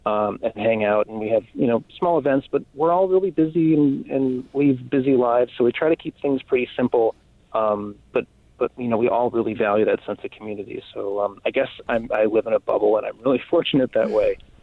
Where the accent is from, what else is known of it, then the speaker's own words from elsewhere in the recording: New Orleans, Louisiana, United States; I actually, it's funny, I grew up in New Orleans, so these stories about hurricanes certainly resonate as a child growing up and losing power for 2 weeks.